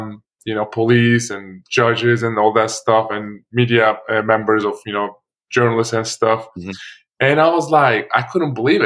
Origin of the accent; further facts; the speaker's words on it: Turkey; Obviously, when I grew up in Turkey, you know, Turkey was having some issues, but still, you know, it was a democratic country.